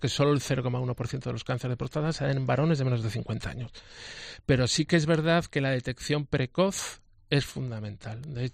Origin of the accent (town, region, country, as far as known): Aragon, Spain